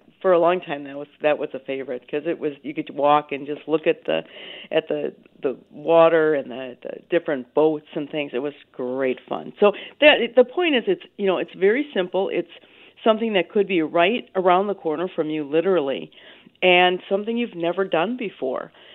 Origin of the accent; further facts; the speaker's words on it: Milwaukee, Wisconsin, United States; For example, I grew up in Milwaukee and never went to a brewery tour, and Milwaukee's full of breweries.